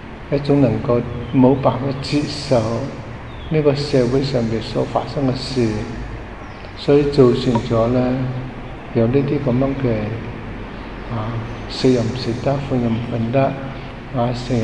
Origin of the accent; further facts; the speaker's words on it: Hong Kong; 我哋香港人嘅问题咧，都觉得好可惜啊！